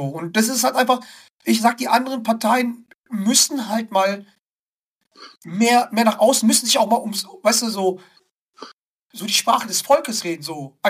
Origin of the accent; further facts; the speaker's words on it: North Rhine-Westphalia, Germany; Ich bin im Pott aufgewachsen und ich sag dir eins